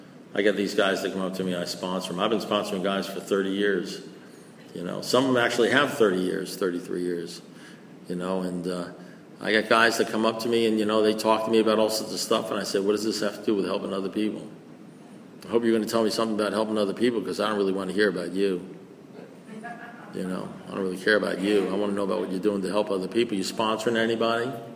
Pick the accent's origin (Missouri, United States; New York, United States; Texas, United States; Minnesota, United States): New York, United States; Great Neck; You know, I came from Great Neck, New York and, you know, Saddle Rock and Kings Point.